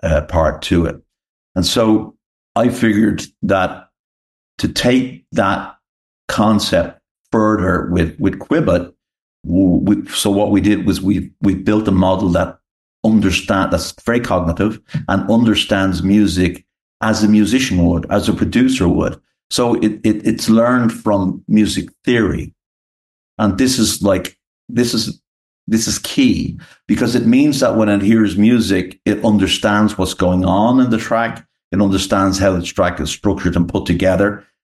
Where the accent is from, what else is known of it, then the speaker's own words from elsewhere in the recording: Ireland; I'm Irish, so let's say